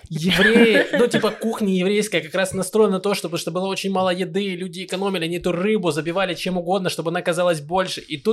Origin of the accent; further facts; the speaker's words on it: Tomsk, Tomsk Oblast, Russia; Я из Томска